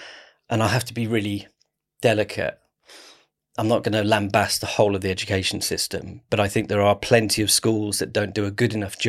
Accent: South East England, United Kingdom; I grew up in Kent.

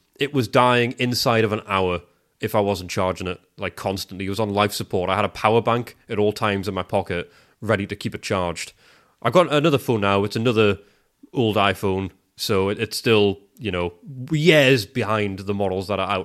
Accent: United States; I love, as an American, hearing the cool things you Brits have and say

